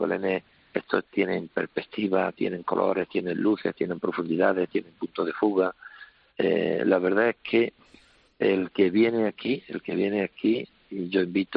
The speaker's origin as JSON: {"language": "Spanish", "town": "Mollina", "region": "Andalusia", "country": "Spain", "said": "aquí en el pueblo, porque yo soy del pueblo de Mollina, este pueblo pequeñito de Málaga."}